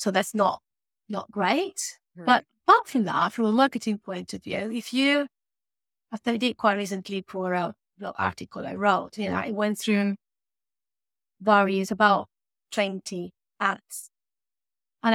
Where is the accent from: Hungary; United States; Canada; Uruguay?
Uruguay; English is a second language; People say, where are you from? It's like, I'm from Uruguay.